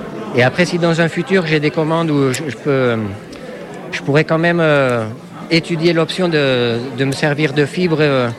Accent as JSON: {"language": "French", "town": "Bourisp", "region": "Occitanie", "country": "France", "said": "j'ai 46 ans et je suis originaire de Bourrispe dans la Vallée d'Or, à côté de Saint-Lary."}